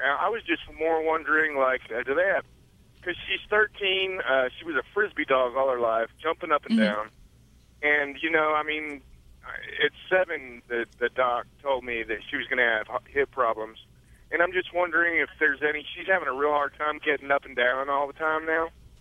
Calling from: Mount Pleasant, Iowa, United States; Actually, Mount Pleasant, Iowa. I'm just pulling into a Walmart distribution center.

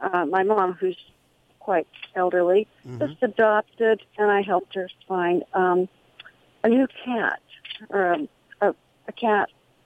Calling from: San Luis Obispo, California, United States; I'm calling from San Luis Obispo, California.

